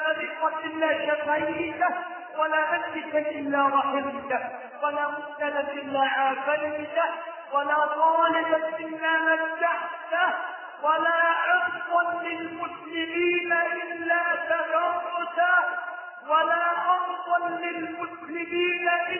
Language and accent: Arabic; Egypt; اللهم احفظ بلدنا مصر